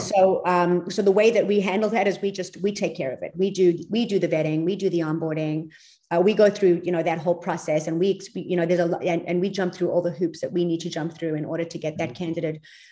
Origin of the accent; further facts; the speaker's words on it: South Africa; also born or lived in New York, United States / Los Angeles, United States; coming from, you know, 11 years in New York and a few years in LA. I was a little bit in Europe. I'm from South Africa, so I've got an international background and perspective.